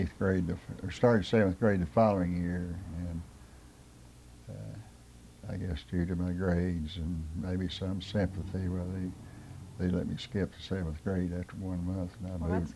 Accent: Kentucky, United States; Well, I grew up here in Knott County, uh-huh. In the general vicinity of a mile and a half.

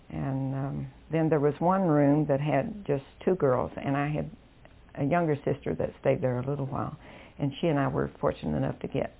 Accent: Sassafras, Kentucky, United States; Well, I grew up in Sassafras, really up Sassafras Hall, where the Carr's Fork Dam is.

